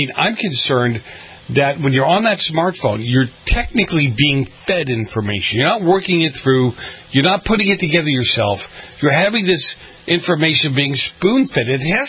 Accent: Boston, Massachusetts, United States; I'm an Italian from Boston. I very rarely am lost for words, you know.

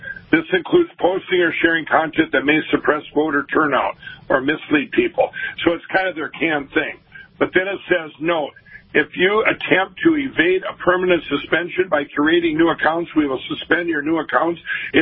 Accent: Minnesota, United States; I grew up in Minnesota. I go hunting, fishing, and I'm a normal guy.

